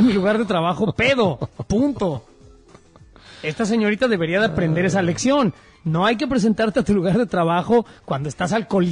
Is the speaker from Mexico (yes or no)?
yes; Mexico; soy mexicano también. Tengo nacionalidad mexicana.